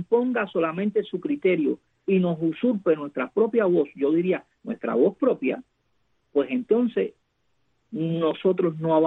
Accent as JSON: {"language": "Spanish", "country": "Cuba", "said": "ganar en conciencia como cubanos y como cubanas, como sociedad"}